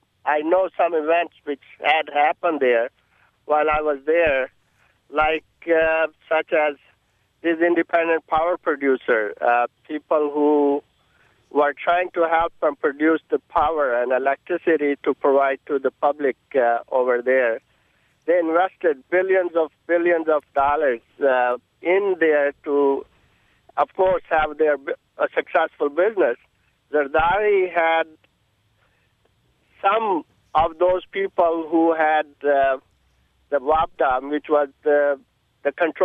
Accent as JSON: {"language": "English", "country": "United States", "said": "As American, we need to support Pakistani government"}